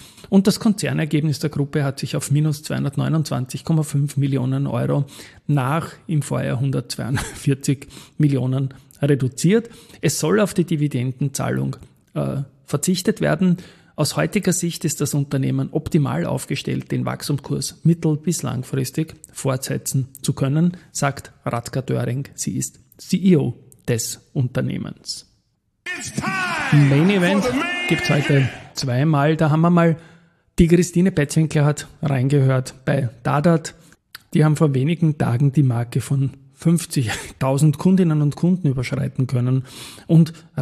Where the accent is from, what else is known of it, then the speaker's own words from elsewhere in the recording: Austria; weil ich als Österreicher sonst nirgendwo so Trading-lastige Anbieterinnen und Anbieter auch sehe